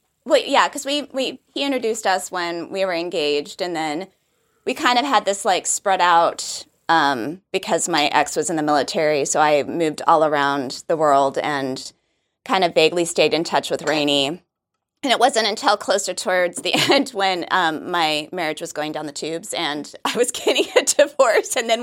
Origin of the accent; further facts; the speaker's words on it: Arizona, United States; We know everyone knows that we're from Arizona because we've talked about it on the podcast.